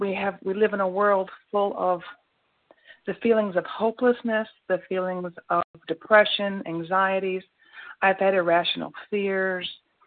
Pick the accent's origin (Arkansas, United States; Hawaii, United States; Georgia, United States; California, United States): Arkansas, United States; from Arkansas, and I want to thank you all for letting me, as a newcomer